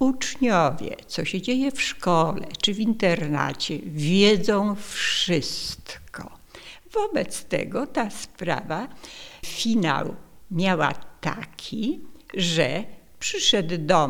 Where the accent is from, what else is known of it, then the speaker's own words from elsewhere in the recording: Krasnobród, Lublin Voivodeship, Poland; born there; Urodziłam się w Krasnobrodzie nad Wieprzem. 30 lat pracowałam w Kijanach nad Wieprzem.